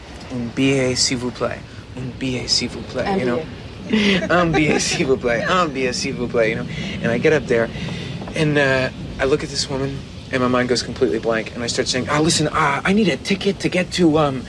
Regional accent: United States; Me? I'm American.

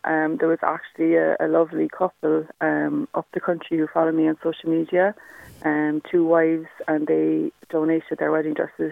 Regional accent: Ireland; I have them the next morning because, you know, as Irish, like, we love to help.

